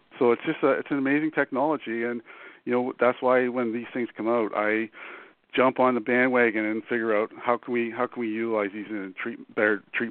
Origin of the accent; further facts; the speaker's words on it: Canada; now in United States; I wanted to stay in the States because originally I am from Canada, and I like to be around water.